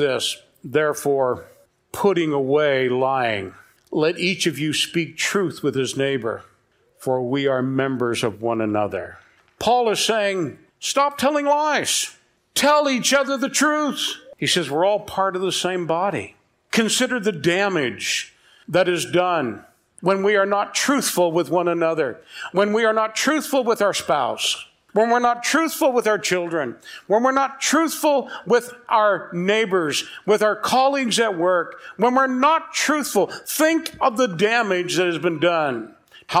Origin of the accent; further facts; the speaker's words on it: Newfoundland and Labrador, Canada; Hey, I come from Newfoundland. We're used to dropping our H's and putting vowels here and consonants there and stuff like that.